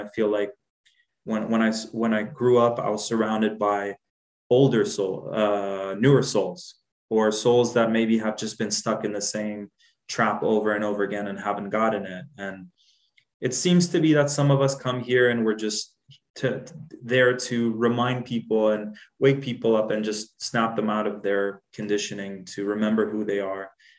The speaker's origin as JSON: {"language": "English", "region": "Dubai", "country": "United Arab Emirates", "tie": "born or raised there", "said": "Like, even growing up in Dubai, it was like very hierarchical."}